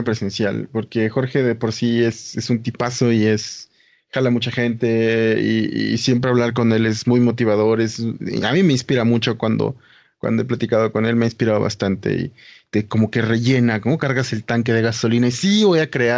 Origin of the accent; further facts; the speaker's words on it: Lebanon; Sí, comida libanesa, ya ven que yo soy libanés, entonces comida libanesa de la buena.